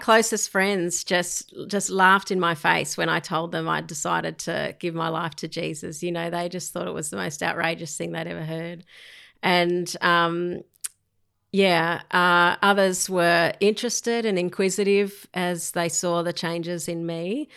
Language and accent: English; Sydney, New South Wales, Australia; I grew up around the Glebe area and then later near Ryde, Denniston sort of area.